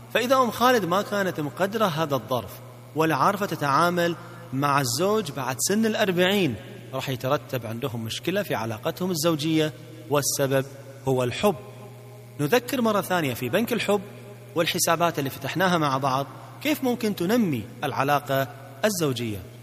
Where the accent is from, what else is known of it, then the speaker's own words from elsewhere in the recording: Kuwait; عندنا في الكويت